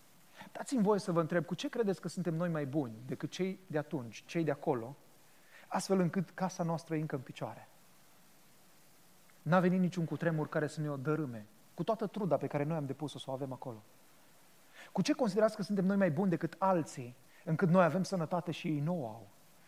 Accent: Moldova Nouă, Caraș-Severin, Romania; Am trăit și am crescut la Moldova Nouă

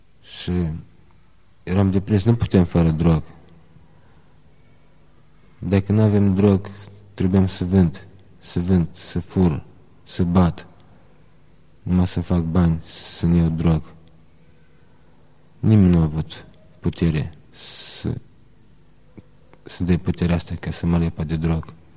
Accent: Orhei, Orhei District, Moldova; moved away; Din orașul Orhei, în orașul, chiar în centrul Moldovei, 40 de kilometri de la Chișinău.

